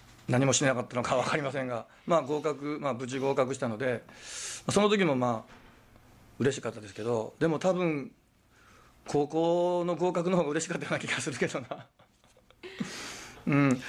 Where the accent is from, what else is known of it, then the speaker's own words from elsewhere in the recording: Nara, Japan; 奈良の出身 で奈良県には私立高校はそんなにないので大阪の私立高校を受けたんですね